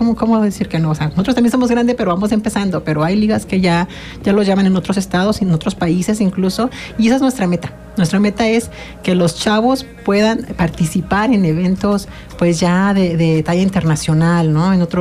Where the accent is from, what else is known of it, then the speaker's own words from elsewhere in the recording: Cuernavaca, Morelos, Mexico; Somos aquí morelenses, yo soy de Cuernavaca, Morelos, yo aquí nací